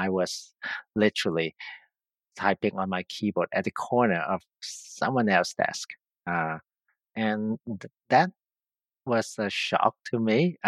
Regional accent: Hong Kong; now in Canada; Yeah, born and raised in Hong Kong. And in the late 80s, our family decided to move to Canada.

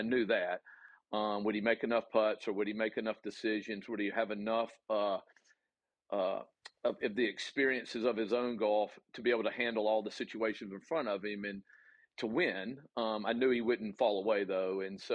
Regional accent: the South, United States; accent: Southern; forgive me my Southern accent

